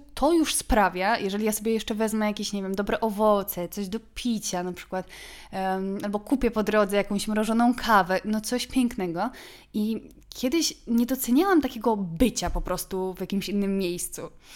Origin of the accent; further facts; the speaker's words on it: Kraków, Lesser Poland, Poland; born there; bo ja się urodziłam w Krakowie i długo mi się wydawało, że ja wszystko wiem, gdzie co jest